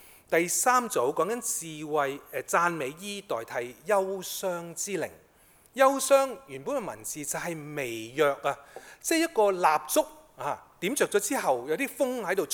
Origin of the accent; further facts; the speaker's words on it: Hong Kong; 这些都刻画了不少我们香港人心灵贫穷的情况